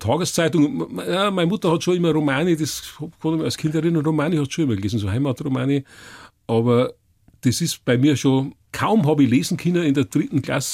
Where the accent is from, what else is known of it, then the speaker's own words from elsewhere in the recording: Bavaria, Germany; Geprägt haben mich meine Kindheit auf dem Oberpfälzer Land